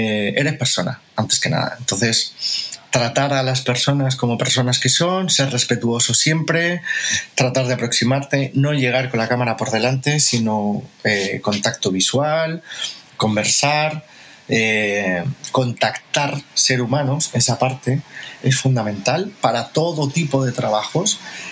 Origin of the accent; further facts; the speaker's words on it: Madrid, Community of Madrid, Spain; tengo 36 años y soy de Madrid.